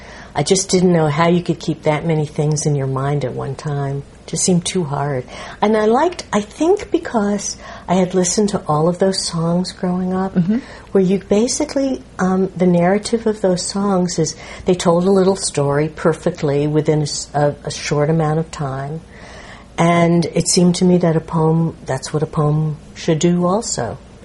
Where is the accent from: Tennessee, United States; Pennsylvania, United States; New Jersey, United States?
New Jersey, United States; North Bergen; My background is that I grew up in North Bergen, New Jersey, over my parents' clothing store. They had a dress store.